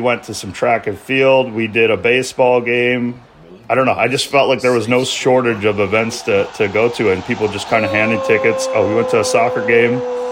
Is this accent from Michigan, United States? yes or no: yes; Michigan, United States; now in Beijing, China; I grew up in Michigan, so it's a Detroit-style pizza place in Beijing.